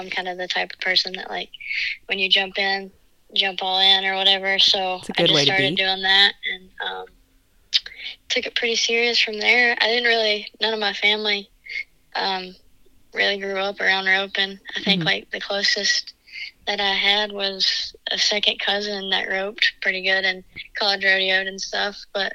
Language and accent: English; Virginia, United States; growing up in Virginia, there wasn't a whole lot of good breakaways to go to around the house.